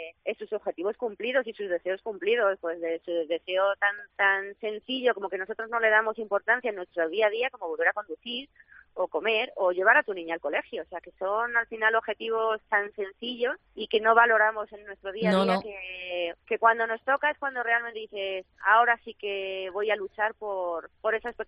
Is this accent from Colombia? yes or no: no; Spain; Ya sabemos, somos españoles y lo dejamos para el último momento.